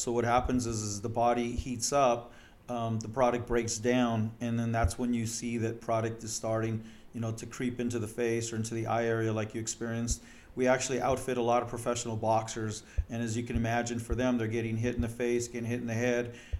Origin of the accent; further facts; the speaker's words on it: Los Angeles, California, United States; now in Seal Beach, United States; I am. Born and raised in Los Angeles. I was just telling you a little bit ago, I went to Long Beach State.